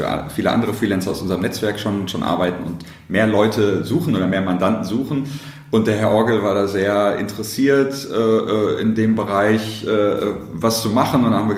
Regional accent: Dortmund, North Rhine-Westphalia, Germany

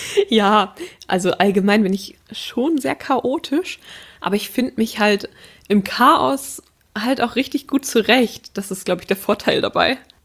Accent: Schleswig-Holstein, Germany

